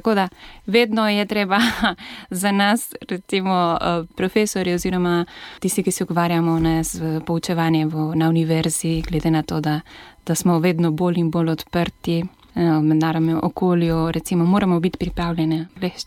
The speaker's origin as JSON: {"language": "Slovenian", "country": "Chile", "also_born_or_lived": "Italy", "second_language": "Slovenian", "moved": "yes", "lives_now": "Slovenia", "said": "16 let nazaj, ko sem prišla v Slovenijo. Prej sem živela v Italiji, to moram reči. A ne? Nisem prišla direktno iz Čila sem. Sem živela v Italiji, sem tam tudi študirala"}